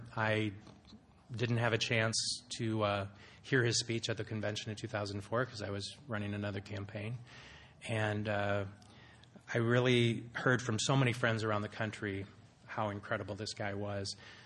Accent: South Dakota, United States; And we're from South Dakota, so we don't really walk anywhere. We drive everywhere.

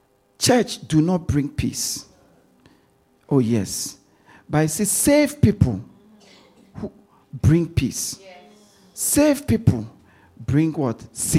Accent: Ghana; Thank God I'm from Ghana.

